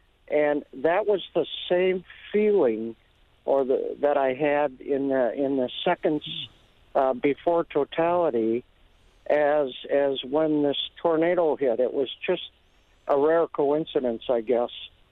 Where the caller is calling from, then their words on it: Shawano, Wisconsin, United States; I'm calling from Shawano.